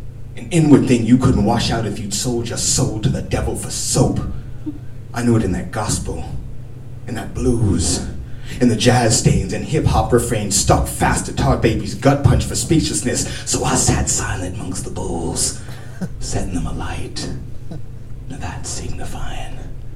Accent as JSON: {"language": "English", "town": "San Francisco", "region": "California", "country": "United States", "tie": "born or raised there", "said": "not only here in Dublin, not only in my hometown of San Francisco, but all over the world"}